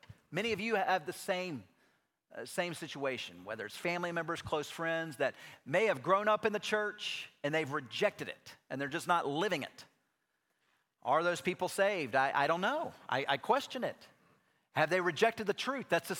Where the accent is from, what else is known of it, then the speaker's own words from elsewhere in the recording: Knoxville, Tennessee, United States; I grew up in East Tennessee. I grew up here in Knoxville.